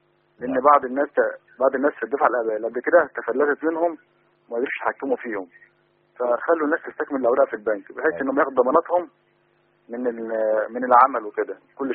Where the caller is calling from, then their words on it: Ismailia, Ismailia Governorate, Egypt; حضرتك عندنا في الاسماعيليه هنا في شقق للشبان